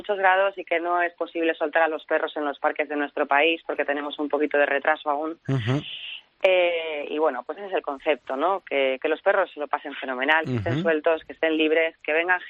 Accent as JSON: {"language": "Spanish", "town": "Brunete", "region": "Community of Madrid", "country": "Spain"}